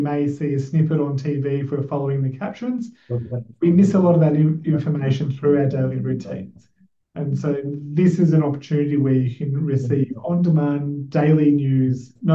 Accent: Australia; It's critical as an Australian member of the Australian society that we have a responsibility

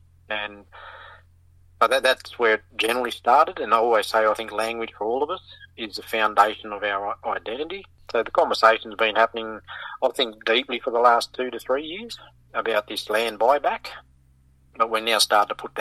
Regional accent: Armidale, New South Wales, Australia; I remember as a kid growing up in Armidale, I didn't even know one Anawine word

